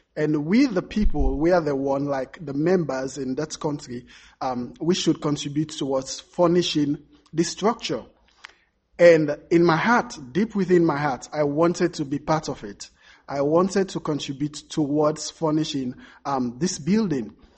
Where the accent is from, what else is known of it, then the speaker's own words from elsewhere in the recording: Sierra Leone; I'm from Sierra Leone, West Africa.